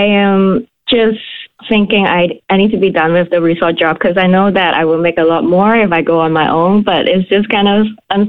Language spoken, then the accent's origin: English; Hong Kong; English is a second language; moved away as an adult; now in Maui, United States; I moved to the U.S. 4 years ago. I'm from Hong Kong. Now I'm currently a photographer in Maui. So when I moved to Maui, it's about 2 years ago